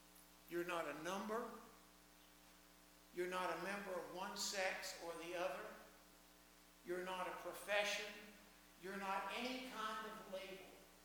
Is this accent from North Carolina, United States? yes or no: yes; Chapel Hill, North Carolina, United States; I grew up in Chapel Hill